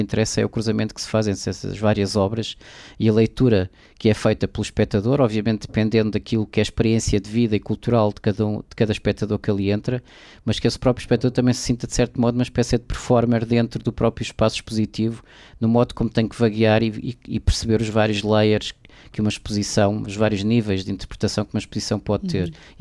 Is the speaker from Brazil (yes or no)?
no; Lisbon, Portugal; born there; now in Porto, Portugal; sou artista de formação, estudei nas Belas Artes de Lisboa, onde nasci, vivo no Porto já há muitos anos também.